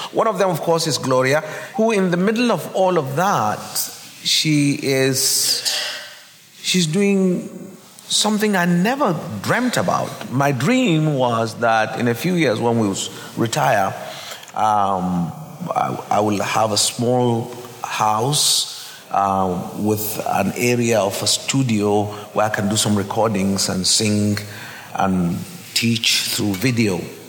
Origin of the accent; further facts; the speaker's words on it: Jos, Plateau, Nigeria; wherever I go, people hear that I'm from Jos. They're worried about, are you safe? Is everything going well? Northern Nigeria, we hear all those stories.